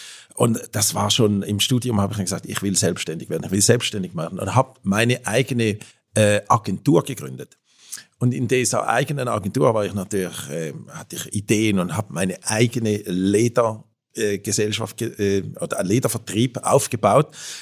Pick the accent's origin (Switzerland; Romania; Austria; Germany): Switzerland; accent: Alpine German; Natürlich mit meinem Alpendeutsch, das ich hier spreche, aber ich hoffe, man versteht es. Ja, also ich war ursprünglich aus der Schweiz, eigentlich in Amerika geboren.